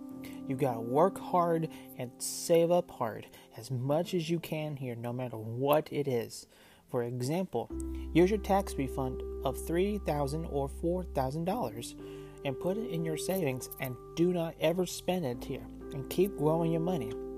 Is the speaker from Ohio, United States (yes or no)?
no; Anarito, Arkansas, United States; my hometown of Anarito, Arkansas, and a community of Parker's Chapel, Arkansas.